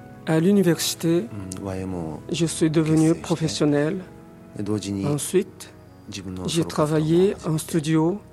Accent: Japan; French is a second language; Moi, j'ai été élevé dans le Japon américanisé.

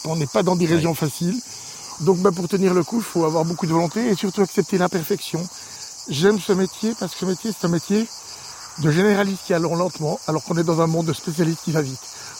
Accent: Switzerland; Chez nous, en Suisse, ben, on a un peu mal à la tête, il fait humide, il fait chaud

